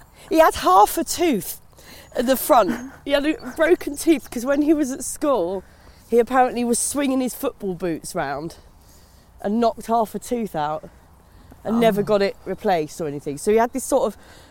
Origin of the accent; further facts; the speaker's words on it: Maidstone, South East England, United Kingdom; So I grew up in Kent, in Maidstone, in Kent.